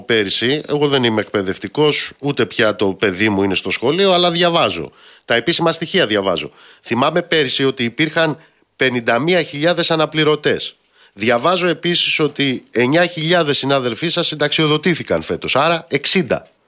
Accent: Pyrgos, Western Greece, Greece; βλέπω καταρχάς κάτω εκεί στην πατρίδα μου, τρίτο, τέταρτο γυμνάσιο Πύργου

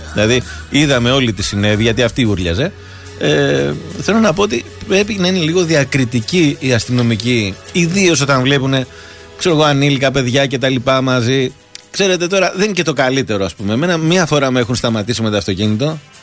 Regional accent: Chania, Crete, Greece; μάλιστα δεν είναι στα Χανιά, στην πατρίδα μου.

